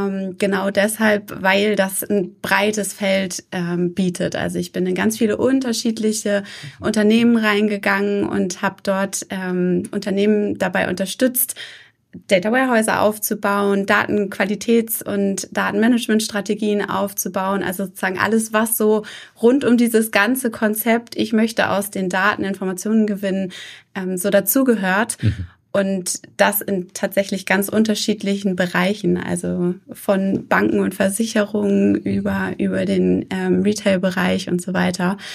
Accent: Hamburg, Germany; ich bin geborene Hamburgerin, das heißt, man wächst mit Otto auf.

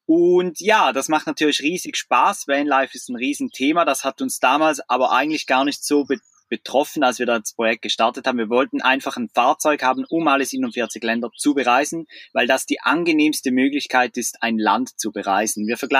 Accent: Switzerland; wir sind aus der Schweiz und in der Schweiz haben wir alle unsere Zelte abgebrochen.

